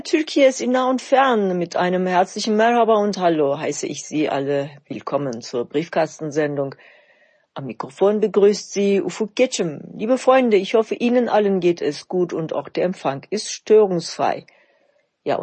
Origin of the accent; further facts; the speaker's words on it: Gaziantep, Turkey; moved away; vergangene Woche war ich kurz in meiner Geburtsstadt Gaziantep. Ich war fast 10 Jahre nicht mehr in meiner Heimatstadt.